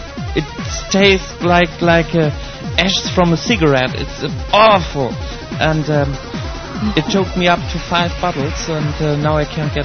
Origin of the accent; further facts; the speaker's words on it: Cologne, North Rhine-Westphalia, Germany; English is a second language; So in Cologne, there's only we come from Cologne.